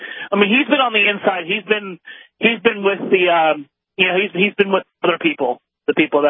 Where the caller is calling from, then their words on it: Birmingham, Alabama, United States; I'm calling from Birmingham right now, but I live in Cobb County.